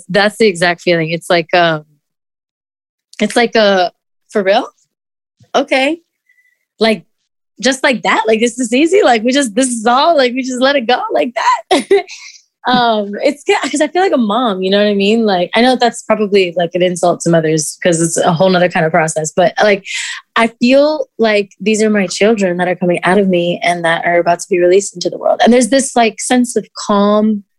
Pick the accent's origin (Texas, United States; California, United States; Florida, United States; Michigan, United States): Florida, United States; Miami; born or raised there